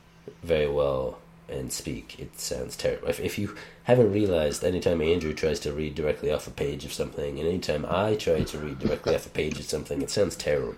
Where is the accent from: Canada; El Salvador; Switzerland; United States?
Canada; because we're Canadian, I believe the only one is Toronto